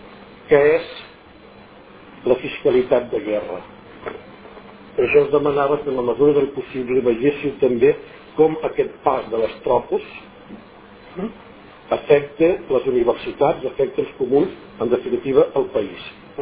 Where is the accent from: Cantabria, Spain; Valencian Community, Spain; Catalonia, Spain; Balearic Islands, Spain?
Catalonia, Spain; Rocafort de Queralt; jo soc de Rocafort de Queralt. Rocafort de Queralt hi havia 50 ports, o sigui uns 250 habitants, que eren els que són avui en dia.